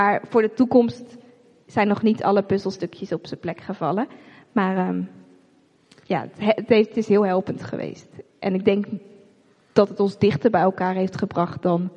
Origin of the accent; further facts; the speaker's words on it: Netherlands; En volgens mij zijn we daar als Nederlanders best wel goed in.